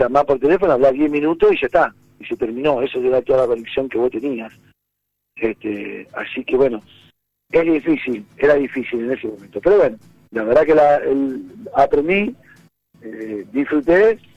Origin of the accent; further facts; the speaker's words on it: Argentina; moved away as an adult; lo que somos los argentinos